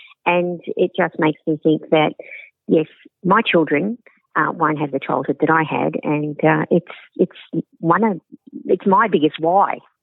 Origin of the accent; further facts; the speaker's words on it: Melbourne, Victoria, Australia; I'm a Melbourne girl, born and bred in Melbourne. I grew up in Broadmeadows.